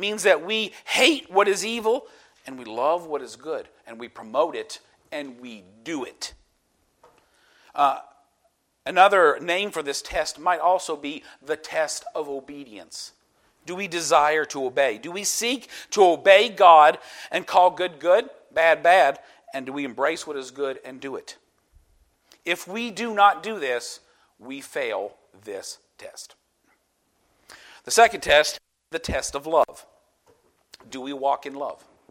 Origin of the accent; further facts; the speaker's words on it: United States; I'm American, I got rights and rights and rights.